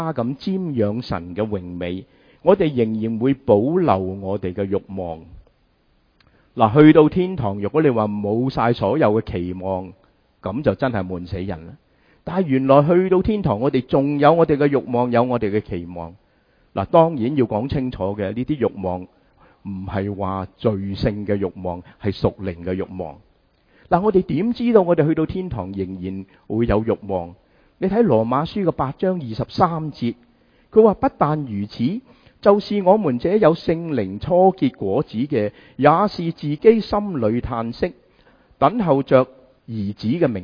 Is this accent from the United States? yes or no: yes; United States; 我们美国人这么喜欢吃快餐